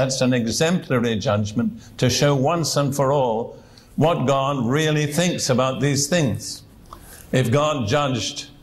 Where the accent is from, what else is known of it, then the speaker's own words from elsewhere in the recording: United Kingdom; I grew up in Britain between the two world wars.